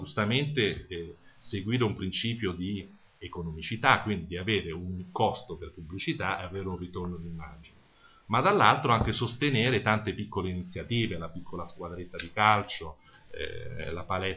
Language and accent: Italian; Rome, Lazio, Italy; now in Monza, Italy; un po' perché sono anche romano, quindi ho fatto anche un piacere, anche se vivo a Monza e lavoro tra Milano e Sondrio